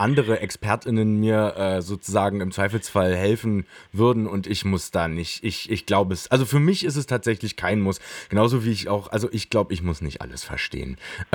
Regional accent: Berlin, Germany; als Berliner, als von Bayern Preuße genannter.

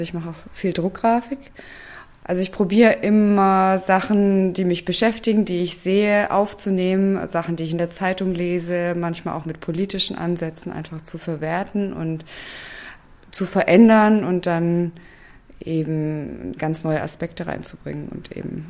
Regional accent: Stuttgart, Baden-Württemberg, Germany; Also ich komme natürlich aus Stuttgart

